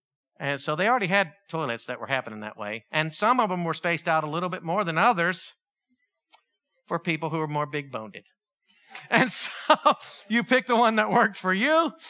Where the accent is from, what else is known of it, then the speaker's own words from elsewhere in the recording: Texas, United States; "Americans, Americans, Americans, where are you from?" We're like, "Texas."